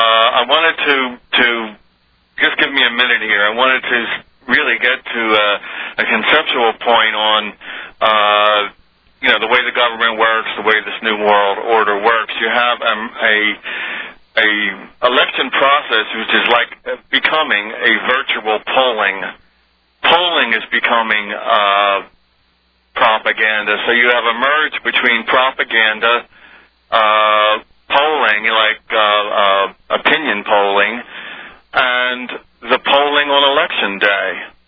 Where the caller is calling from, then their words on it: Philadelphia, Pennsylvania, United States; I'm calling from Philadelphia, actually.